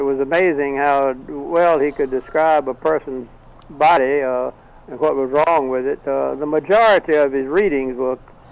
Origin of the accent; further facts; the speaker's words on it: Selma, Alabama, United States; born there; also born or lived in Virginia Beach; Now, of course, this was before I was born, because I was born in Selma, Alabama.